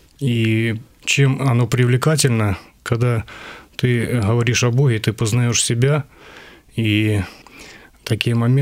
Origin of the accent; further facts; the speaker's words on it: Klintsy, Bryansk Oblast, Russia; мне 46 лет. Родом я из Брянской области, город Клинцы, такой небольшой городок. В семье я рос один, в простой рабочей семье.